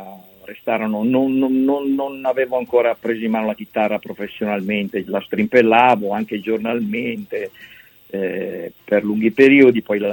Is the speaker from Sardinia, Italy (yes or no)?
no; Milan, Lombardy, Italy; Io vengo da Milano